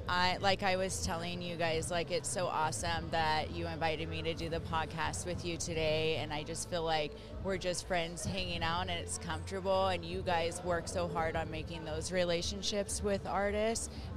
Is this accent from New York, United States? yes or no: no; Rocklin, California, United States; moved away as an adult; also born or lived in Roseville / Sacramento; now in Utah, United States; So like I grew up in Rockland, Roseville, Sacramento area. And then my husband got a job in Utah, and we moved to Utah in 2018.